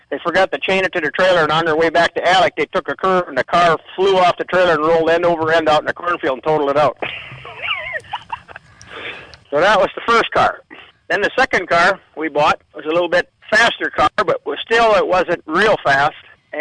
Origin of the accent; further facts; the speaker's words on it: Willmar, Minnesota, United States; Well, I grew up in Wilmer, Minnesota, two blocks from the Kanduai County Fairgrounds.